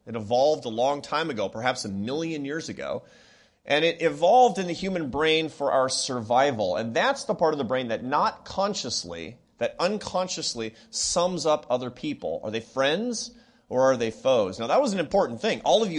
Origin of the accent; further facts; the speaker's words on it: Seattle, Washington, United States; now in Washington, United States; I'm actually from the real Washington. I'm from Seattle, Washington, which is pretty far away from the battles of Washington, D.C.